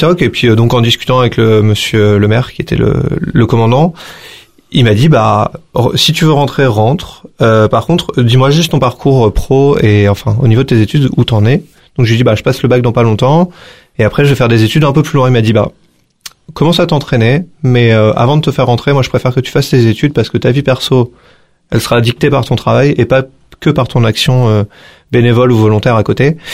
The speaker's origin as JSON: {"language": "French", "region": "Hauts-de-France", "country": "France", "said": "Et sinon, je suis originaire du Nord"}